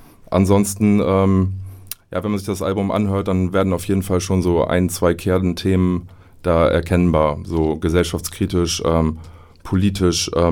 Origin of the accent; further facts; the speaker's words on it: Oldenburg, Lower Saxony, Germany; dass man da dann auch mal was zu tanzen hat quasi als Oldenburger.